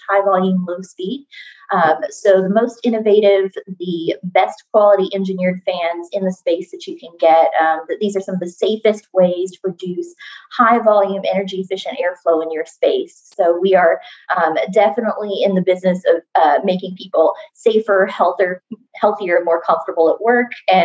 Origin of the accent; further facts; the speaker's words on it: Kentucky, United States; So I can say that I am a Kentucky native. That's going to be important in just a second. So I was born and raised in Rockcastle County, Kentucky, sort of southeastern Kentucky.